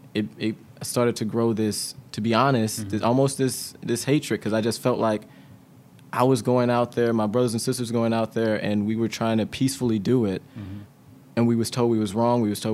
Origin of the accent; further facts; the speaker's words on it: St. Louis, Missouri, United States; I was born and raised here in St. Louis. I lived in the city, but I went to school in Parkway